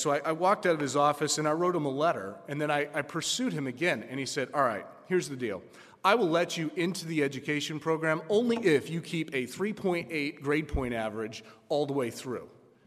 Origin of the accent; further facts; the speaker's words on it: Phoenix, Arizona, United States; Growing up in Phoenix, not really having direction in life, and then all of a sudden I end up in Owatonna, Minnesota.